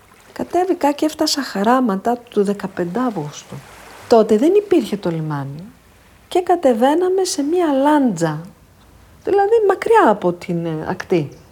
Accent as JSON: {"language": "Greek", "town": "Paris", "region": "Île-de-France", "country": "France", "tie": "born or raised there", "said": "Εγώ γεννήθηκα στη Γαλλία, στο Παρίσι μεγάλωσα."}